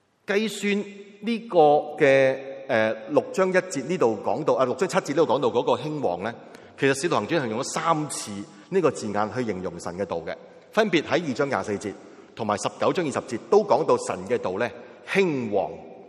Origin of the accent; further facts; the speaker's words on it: China; 我哋中国人呢其实就系一个咁嘅处境嚟嘅。